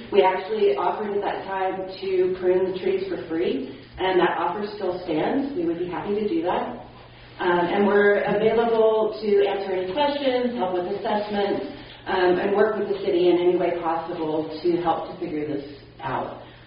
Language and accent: English; Texas, United States; we moved to my hometown in Texas.